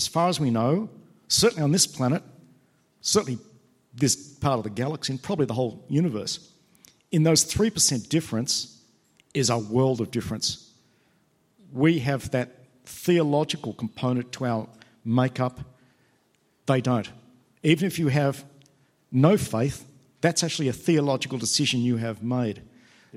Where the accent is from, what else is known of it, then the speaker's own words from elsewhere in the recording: Sydney, New South Wales, Australia; I come from Sydney.